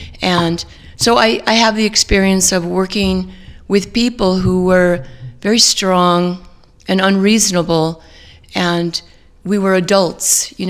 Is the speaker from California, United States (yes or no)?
yes; Studio City, California, United States; I grew up in the San Fernando Valley. Yes, right? I grew up in Studio City